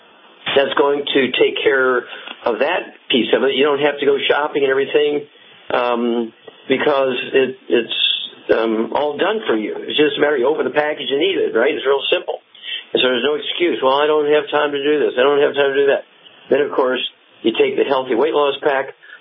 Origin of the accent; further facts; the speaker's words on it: Missouri, United States; Let's start out in my home state. Chuck, let's go to Missouri.